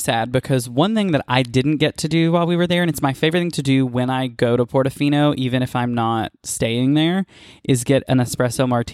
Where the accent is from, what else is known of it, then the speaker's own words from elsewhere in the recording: Appalachia, United States; And I am an Appalachian boy, and I like my biscuits and gravy.